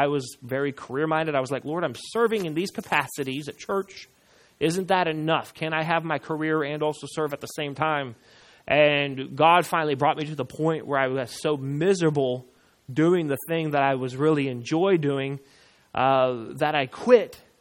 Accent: Washington, United States; I grew up in Washington State.

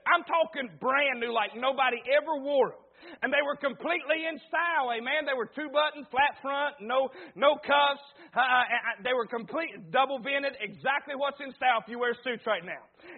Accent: Campbell's Creek, West Virginia, United States; Listen, this I'm old country. I'm from Campbell's Creek, West Virginia. Listen to me, I'm old country boy.

